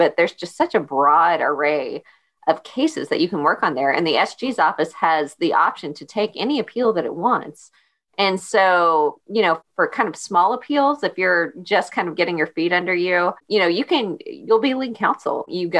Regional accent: Big Spring, Texas, United States; now in Houston, United States; And before that, I grew up in Big Spring, Texas. I went to college at Abilene Christian University.

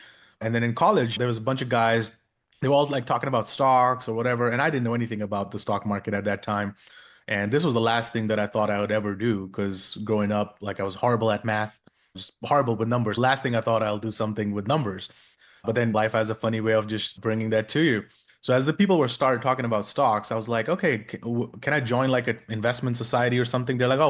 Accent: India; born there; English is a second language; moved away as an adult; where I was born in India, I felt like I didn't belong or fit

